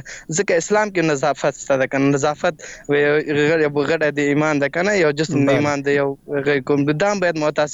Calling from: Laghman, Afghanistan; اړیکه مې له لغمان څخه نیولې ده.

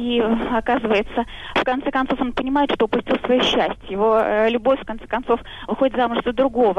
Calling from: Moscow, Russia; Я звоню из Москвы.

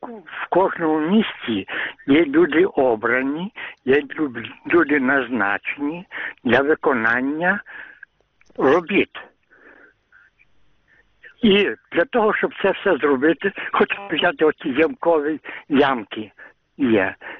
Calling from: Lviv, Lviv Oblast, Ukraine

